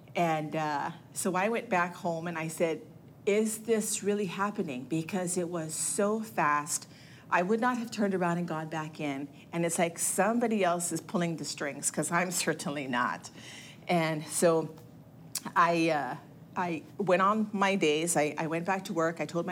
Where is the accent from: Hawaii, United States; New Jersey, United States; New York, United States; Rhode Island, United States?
Hawaii, United States; I'm originally from Hawaii. I just wanted to be closer to the water.